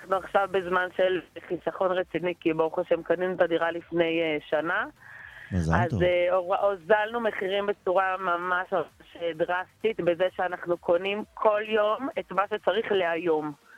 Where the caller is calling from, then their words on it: Ma'ale Adumim, Judea and Samaria Area, Israel; ממעלה אדומים